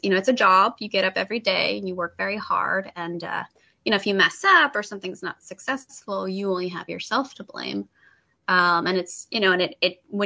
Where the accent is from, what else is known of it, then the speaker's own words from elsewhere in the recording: Midwest, United States; growing up in the Midwest, you know, people who work in the creative field are people that do not live there from the perspective of my family and a lot of people that I knew